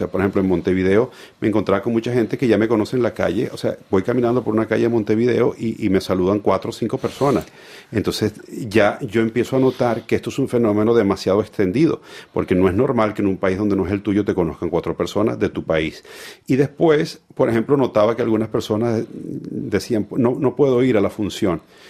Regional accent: Venezuela; somos venezolanos

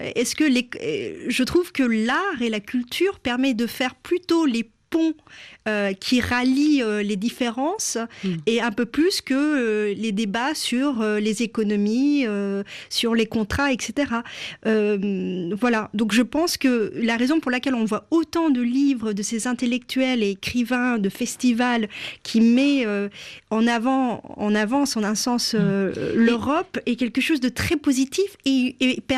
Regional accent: Turkey; Parce que je viens de la Turquie. La Turquie, je suis née et j'ai grandi là-bas

